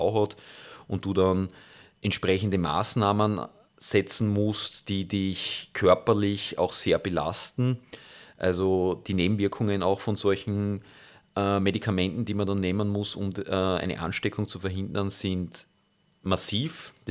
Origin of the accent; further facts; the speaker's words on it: Graz, Styria, Austria; bin ich ja auch vom Land in die Stadt gekommen. Also ich bin aus Graz gekommen